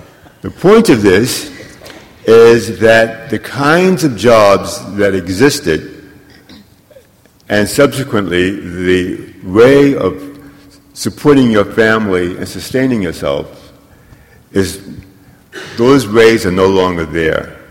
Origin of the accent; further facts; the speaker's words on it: Harlem, New York, United States; growing up in Harlem, I liked two things. I liked basketball, and I liked reading.